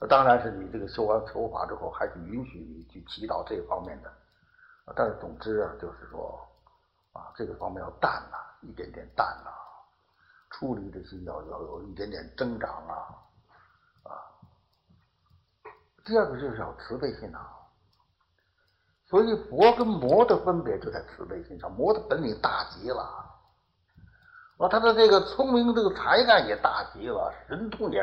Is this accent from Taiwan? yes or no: no; Tibet, China; 但我们西藏人不是这样